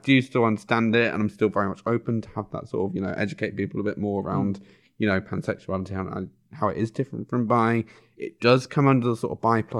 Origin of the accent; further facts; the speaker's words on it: South West England, United Kingdom; I remember sort of growing up in Devon